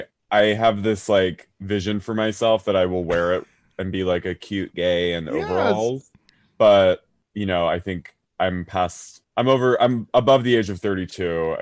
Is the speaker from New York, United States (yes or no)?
no; Haddonfield, New Jersey, United States; I'm from Haddonfield, which is like Camden County, Cherry Hill.